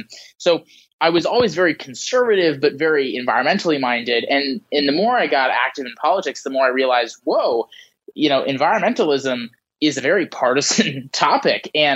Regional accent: Wisconsin, United States; I grew up in Wisconsin and near Green Bay.

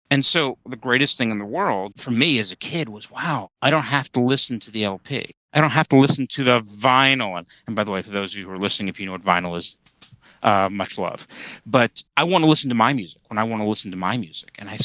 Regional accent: Brooklyn, New York, United States; So I grew up in Brooklyn about a billion years ago, and the neighborhood I grew up in was very working class and middle class

